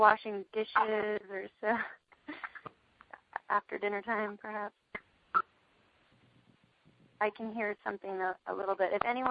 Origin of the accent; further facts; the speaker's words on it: Boise, Idaho, United States; like when I go to my hometown of Boise, Idaho